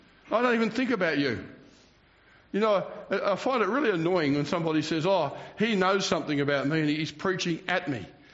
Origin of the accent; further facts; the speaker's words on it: Cranbourne, Victoria, Australia; I came from Cranbourne, which is right next to Devon Meadows.